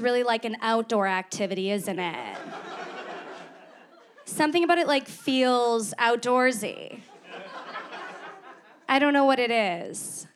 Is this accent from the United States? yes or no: no; Canada; I was mistaken for American a lot while I was there, which as a Canadian is like never a compliment, you know?